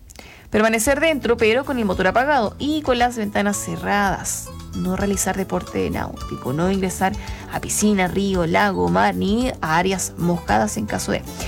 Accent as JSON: {"language": "Spanish", "country": "Chile", "said": "Como buen chileno, uno graba todo."}